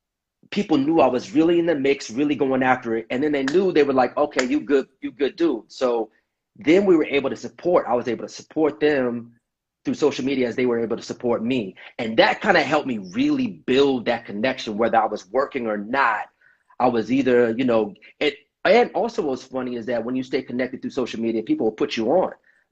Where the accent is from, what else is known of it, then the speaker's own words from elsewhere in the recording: Grand Rapids, Michigan, United States; now in Los Angeles, United States; I'm from Grand Rapids, Michigan. I'm out here in LA.